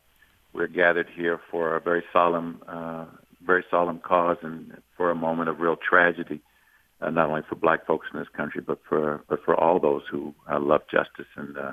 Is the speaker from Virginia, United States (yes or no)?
no; Louisville, Kentucky, United States; Louisville, Kentucky is my hometown. I was born and raised in Louisville and born and raised in the West End. The West End is the most significantly Black part of the city